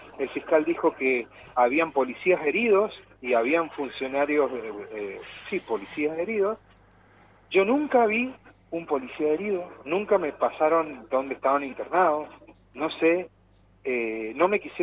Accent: Mendoza, Argentina; como mendocino, como argentino, como padre de familia

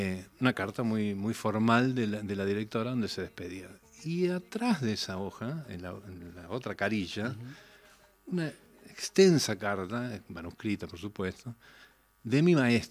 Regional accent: Córdoba, Argentina; now in Buenos Aires, Argentina; yo soy cordobés, ¿no? Y vivo en Buenos Aires

